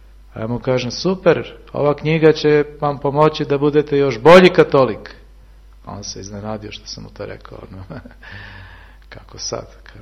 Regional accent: Belgrade, Serbia; ja sam iz Beograda

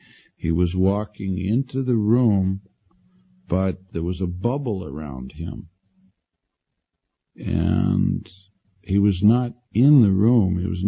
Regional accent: Canada; also born or lived in Vancouver

